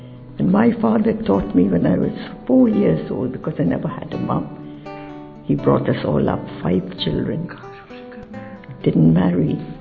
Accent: India

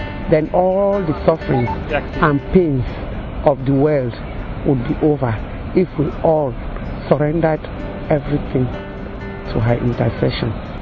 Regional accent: Cameroon; from Cameroon.

